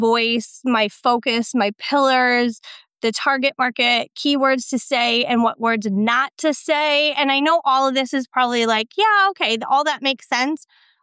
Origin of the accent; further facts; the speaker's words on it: Massachusetts, United States; from Massachusetts. Very cold right now.